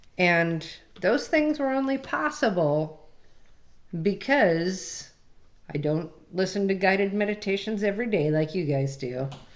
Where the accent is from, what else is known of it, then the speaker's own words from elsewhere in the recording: Colorado, United States; born there; because I was born in Colorado. You know, I've been a mountains and Midwest girl all my life.